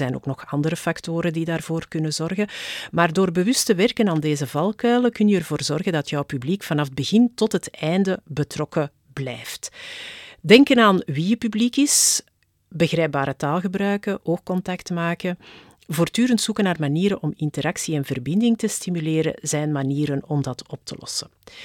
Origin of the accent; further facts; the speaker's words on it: Flanders, Belgium; We houden onszelf als Vlamingen liever klein.